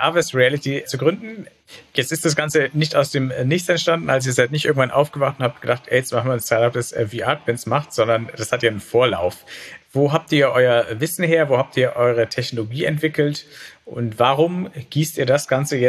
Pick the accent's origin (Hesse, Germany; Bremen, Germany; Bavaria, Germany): Bavaria, Germany; ich komme aus Franken